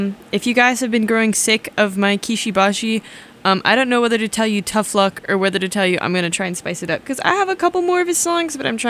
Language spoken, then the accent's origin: English; San Diego, California, United States; I'm from San Diego. It influences like a lot of my music taste.